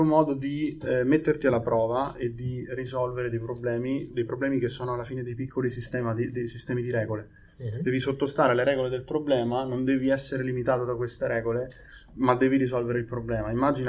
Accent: Rome, Lazio, Italy; now in Modena, Italy; Io sono di Roma, però sono di base qui in zona da appunto 8 anni e mezzo.

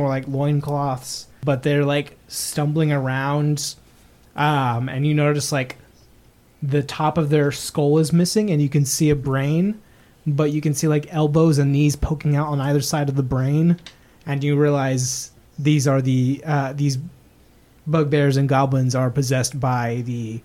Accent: Texas, United States; We are from Texas.

